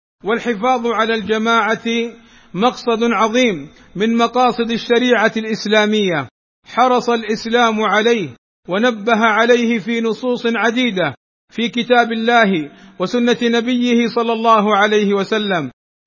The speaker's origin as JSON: {"language": "Arabic", "country": "Saudi Arabia", "said": "ونحن في هذه البلاد، بلادنا المملكة العربية السعودية،"}